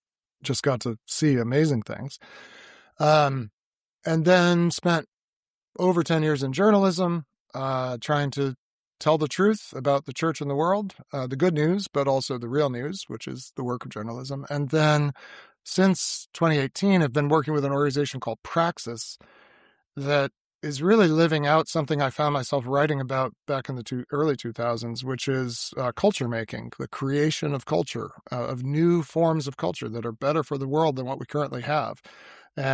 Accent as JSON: {"language": "English", "region": "Connecticut", "country": "United States", "tie": "born there", "said": "Well, I was born in Connecticut, and my father moved. Our family moved with my dad for several different jobs."}